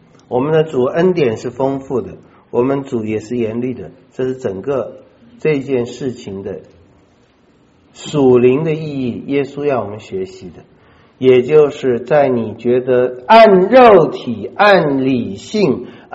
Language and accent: Chinese; China; 就会我们中国人讲一句话，心想事成。